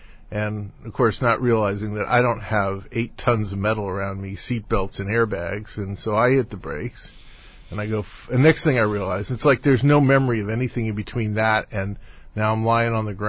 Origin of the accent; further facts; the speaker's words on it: New York, United States; Yeah. Well, you know, I grew up in New York, and I grew up in New York riding a bike.